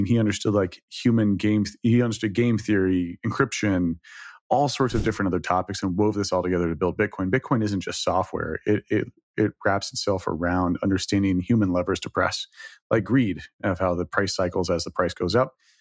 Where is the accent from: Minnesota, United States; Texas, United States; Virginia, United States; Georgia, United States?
Texas, United States; Dallas; So I from Texas originally. I grew up in Dallas, 25 years in Dallas.